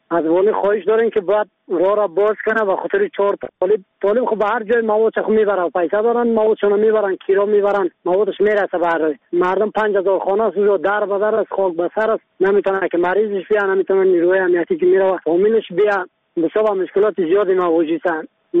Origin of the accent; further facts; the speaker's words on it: Badakhshan, Afghanistan; ما از بدخشان هستم